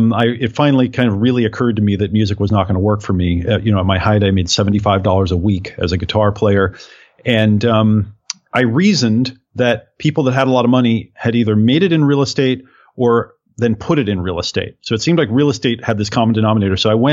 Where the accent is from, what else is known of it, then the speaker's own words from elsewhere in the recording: Oregon, United States; I grew up in Oregon. I grew up in the sticks out in the woods of Oregon to hippie parents